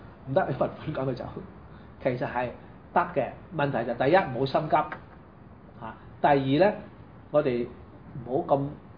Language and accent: Cantonese; Shunde, Guangdong, China; born there; 我係順德人。喂，順德人算地方嚟噶嘛？不過我喺嗰度出世，咁啊我係順德人。我祖先喺嗰度叫順德人，咁解咯。咁我名唔係叫順德啊嘛， … 不過我順德人啊嘛。